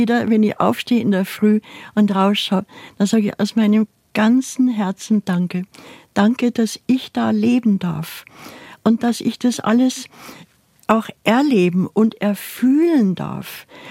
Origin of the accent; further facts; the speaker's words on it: Bavaria, Germany; wie München gebrannt hat und wir als Kinder am Fensterbrett gesessen sind und das gesehen haben und wie die Asche bei uns, wir sind 50 Kilometer von München weg, wie die Asche, der Ascheregen da runtergekommen ist